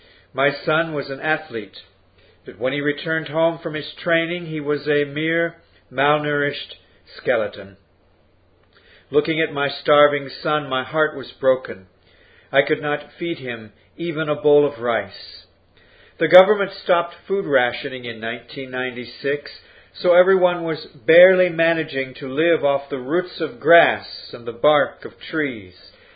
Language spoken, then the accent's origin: English; North Korea; I was born as the youngest daughter in beautiful North Korea. My hometown was in a lovely setting.